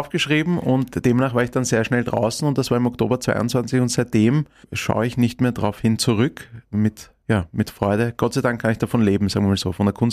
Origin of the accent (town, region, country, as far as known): Vienna, Austria; born or raised there